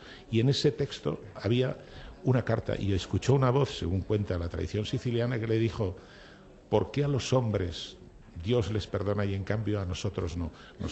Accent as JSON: {"language": "Spanish", "town": "Santander", "region": "Cantabria", "country": "Spain", "tie": "born or raised there", "said": "como dicen en mi pueblo, en Santander"}